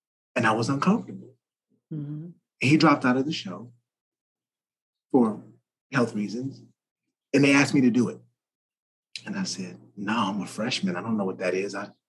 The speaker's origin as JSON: {"language": "English", "town": "Los Angeles", "region": "California", "country": "United States", "said": "I'm from Los Angeles. I'll make a long story longer."}